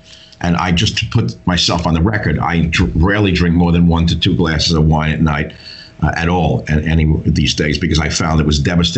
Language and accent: English; New York, United States; I grew up in New York. Everyone was using marijuana.